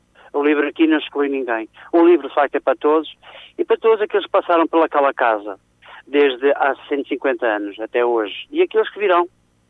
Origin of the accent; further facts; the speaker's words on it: Fermentelos, Aveiro, Portugal; now in Lisbon, Portugal; nós aqui em Lisboa, a malta de Fermentelos encontra-se com regularidade